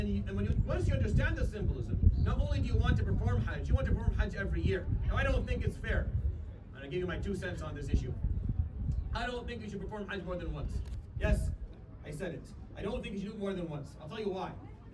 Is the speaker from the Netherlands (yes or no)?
no; Syria; I come from Syria.